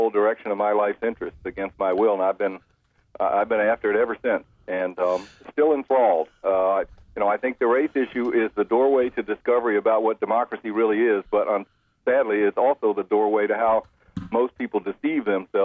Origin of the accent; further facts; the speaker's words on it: Atlanta, Georgia, United States; Well, I grew up in Atlanta. I was in the first grade of the year of the Brown decision